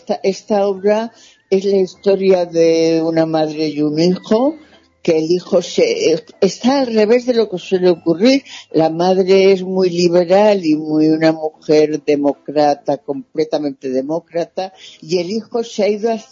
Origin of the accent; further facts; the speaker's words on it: Valencia, Valencian Community, Spain; Mis abuelos ya eran en Valencia, que es mi tierra